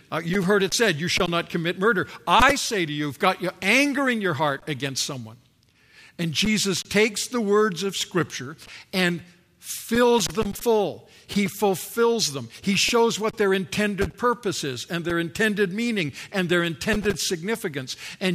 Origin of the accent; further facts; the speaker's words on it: Canada; now in United States; I was brought up in Canada and now, of course, living in the United States